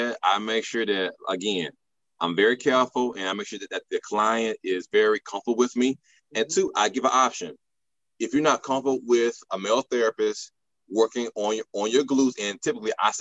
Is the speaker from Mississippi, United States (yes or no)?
yes; Mississippi, United States; And keep in mind, I'm from Mississippi.